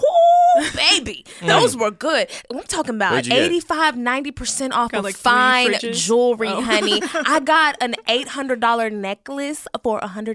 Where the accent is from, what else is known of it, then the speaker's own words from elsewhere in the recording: Texas, United States; Yes, I'm from Texas. I know about Winn-Dixie.